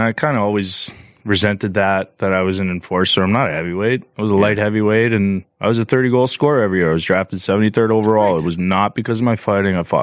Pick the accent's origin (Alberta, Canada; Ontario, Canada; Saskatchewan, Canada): Ontario, Canada; King City; And I'm a kid from King City, 7,000 people.